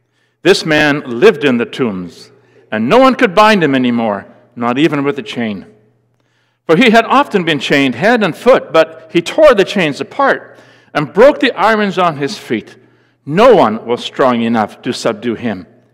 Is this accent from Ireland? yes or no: no; Netherlands; moved away; as a very young boy growing up in the Netherlands